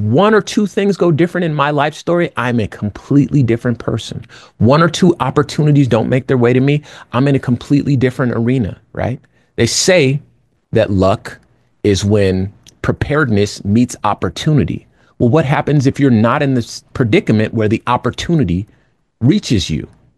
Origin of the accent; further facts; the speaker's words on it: Compton, California, United States; I'm from Compton. I should have been a gangbanger. If I'd have stayed in Compton, I would have been a gangbanger.